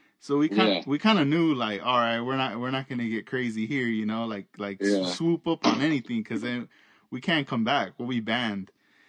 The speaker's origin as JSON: {"language": "English", "town": "Oxnard", "region": "California", "country": "United States", "tie": "born or raised there", "said": "Because when I grew up in Oxnard, I grew up in a town, a neighborhood called Lemonwood. That's where I grew up."}